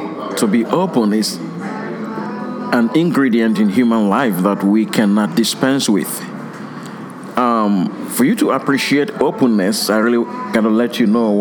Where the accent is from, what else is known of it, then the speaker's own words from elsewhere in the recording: Nigeria; now in Buffalo, United States; I grew up in Nigeria. I never had any clue that I was going to find myself in the U.S.